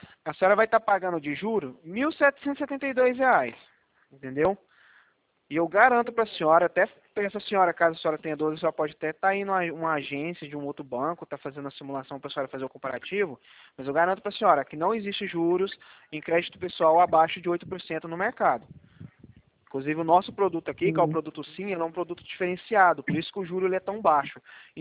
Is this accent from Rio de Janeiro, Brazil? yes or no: no; Goiás, Brazil; now in Campo Grande, Brazil; ele é 62, mas é porque eu sou de Goiás, tá? Eu tô morando aqui em Campo Grande.